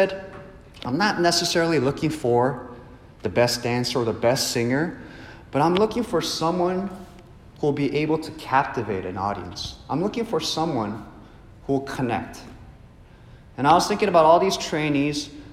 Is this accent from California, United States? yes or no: yes; Los Angeles, California, United States; moved away as an adult; now in Northern Virginia, United States; I'm originally from Los Angeles. I came here to the Northern Virginia region about 3 years ago for the job.